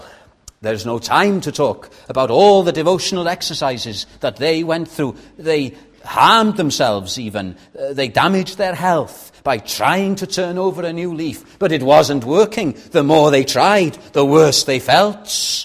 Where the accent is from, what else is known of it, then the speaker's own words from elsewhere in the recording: Llandudno, Wales, United Kingdom; I've told you before about the church in my hometown, Llandudno.